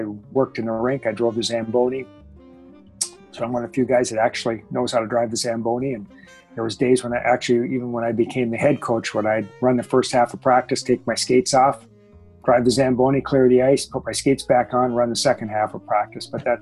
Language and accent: English; Minnesota, United States; You know, being born and raised in Minnesota, never had a chance to play at the U